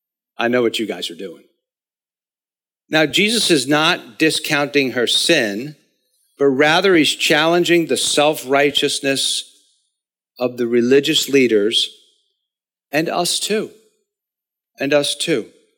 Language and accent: English; New York, United States; I'm obnoxious. I have an excuse. I'm from New York.